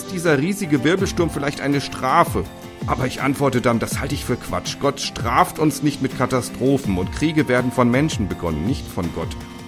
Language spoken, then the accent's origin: German; Bad Schwalbach, Hesse, Germany; Vor ein paar Jahren ist ein Tornado durch Bad Schwalbach, meine Heimatstadt, gezogen.